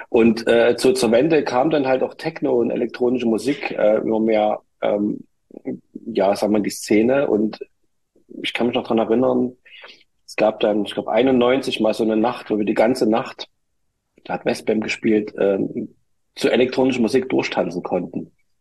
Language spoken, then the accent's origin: German; Leipzig, Saxony, Germany; komme aus Leipzig, gebürtiger Leipziger, aber wird es bestimmt am Dialekt hören.